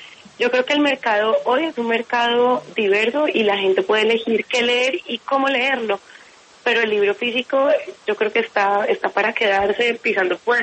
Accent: Colombia; para que pensemos hoy como colombianos qué significado le damos a estas palabras

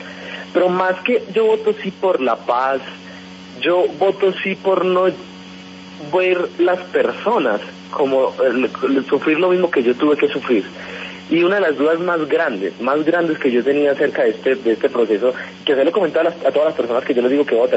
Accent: Colombia; Yo como colombiano...

